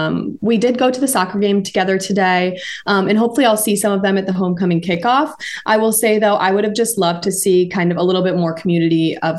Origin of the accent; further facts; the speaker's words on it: Hanover, Michigan, United States; and I'm from Hanover, Michigan.